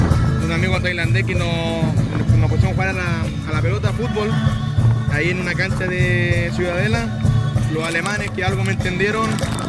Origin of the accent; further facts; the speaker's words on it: Antofagasta, Chile; soy de Antofagasta, Chile, del norte salesiano